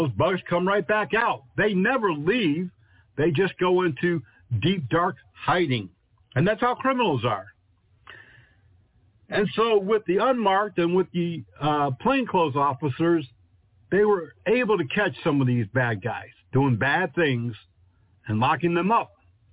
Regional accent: Connecticut, United States; In my home state of Connecticut

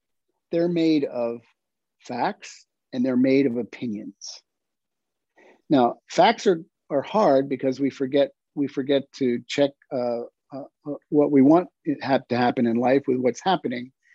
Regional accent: York, Pennsylvania, United States; now in Boston, United States; Oh, I grew up in York, Pennsylvania.

